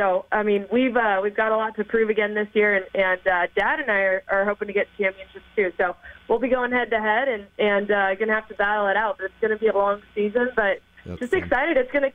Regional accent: Yorba Linda, California, United States; I'm from Yorba Linda, California, so for me, this is like the best time of the year.

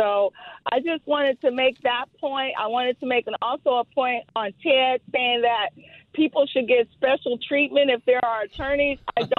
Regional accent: California, United States; Well, actually, I'm calling from New Orleans. I just came into town last night. So, yes, I am from California.

